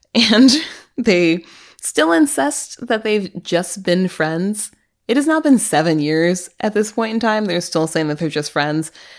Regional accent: St. Louis, Missouri, United States; is a rapper from my hometown of St. Louis

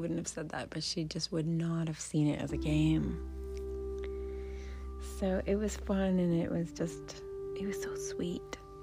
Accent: Canada; now in United States; Here in the United States, we are getting ready for Thanksgiving. And I grew up in Canada. This is my adopted home and holiday.

